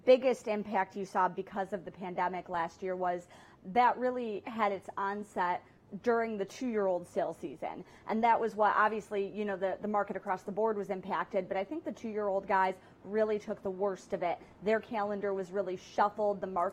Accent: Rochester, New York, United States; moved away as an adult; now in Lexington, United States; I went to journalism school in my hometown of Rochester, New York, with the idea that I was going to do that.

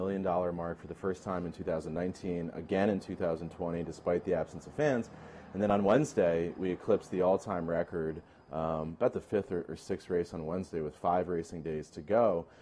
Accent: Albany, New York, United States; I've been in this job in 6 years, attended too many Travers to count before that, having growing up in Albany.

